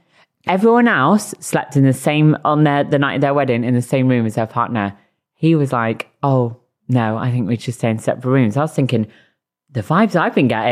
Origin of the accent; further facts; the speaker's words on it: Bristol, South West England, United Kingdom; Is that how I am from Bristol.